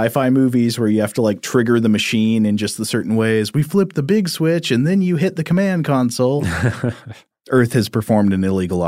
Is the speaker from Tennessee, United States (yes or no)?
yes; Tennessee, United States; I remember growing up in Tennessee, there were people who like belonged to churches that said, you know, you can't drink alcohol, but they didn't know that.